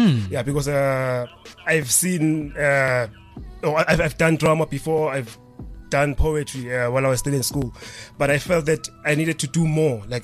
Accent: Alexandra, Gauteng, South Africa; born there; I was born in Alexandra Township, and I was exposed into the traditional dance styles. Tswana, Gambus dance.

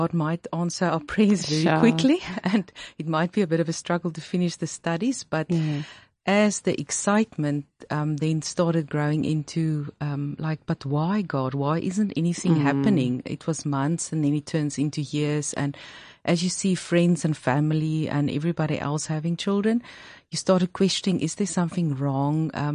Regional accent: Pretoria, Gauteng, South Africa; I grew up in Pretoria and I also studied there at Tikkies

